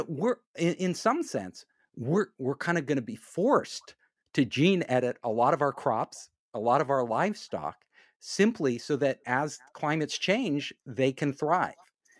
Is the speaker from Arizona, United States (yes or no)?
no; Davis, California, United States; I grew up in Davis, California, and they've been doing it, since the Flavor Saver tomato.